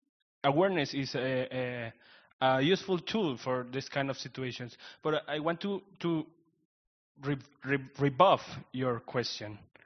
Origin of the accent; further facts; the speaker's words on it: Colombia; I'm from Colombia.